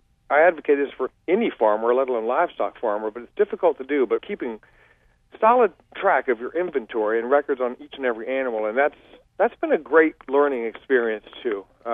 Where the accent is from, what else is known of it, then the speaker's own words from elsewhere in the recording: the South, United States; And since I'm from the South, we talk about the South.